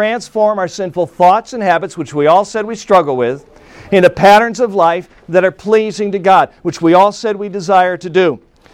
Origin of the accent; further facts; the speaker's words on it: South Bend, Indiana, United States; I hail from South Bend, Indiana, and it's a pleasure to be here with you guys today.